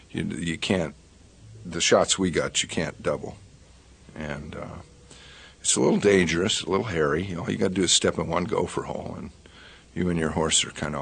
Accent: Texas, United States; And just so you know, I grew up in Texas. And I've always wanted to be in a big Western

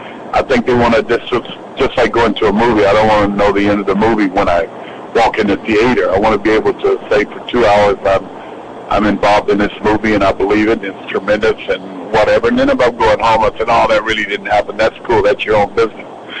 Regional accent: Texas, United States; also born or lived in New York; I've been a Yankee since I grew up in Texas and New York.

